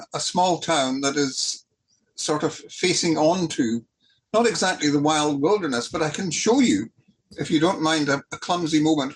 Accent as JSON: {"language": "English", "town": "Isle of Lewis", "region": "Scotland", "country": "United Kingdom", "tie": "born or raised there", "lives_now": "Gourock, United Kingdom", "said": "The Outer Hebrides is where I came from. I was born on the Isle of Lewis. I actually live in Gurrook, which is a small town on the Firth of Clyde."}